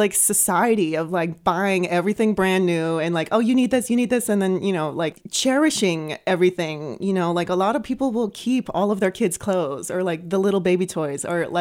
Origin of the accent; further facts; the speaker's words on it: San Francisco, California, United States; now in St. Louis, United States; So I'm from San Francisco, California originally. And I love it. I love the Bay Area.